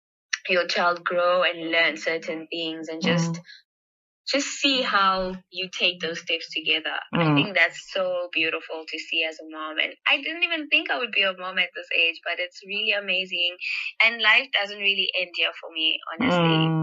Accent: Soweto, Gauteng, South Africa; We stay in Pimville Zone 4. That's actually my grandmother's home. Like, that's home.

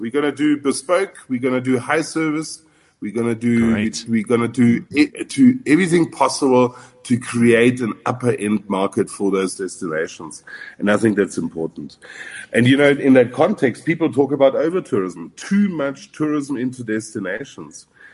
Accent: South Africa; as a South African company, we often have a psychology to talk ourselves small because of certain realities in our country. We are an amazing country

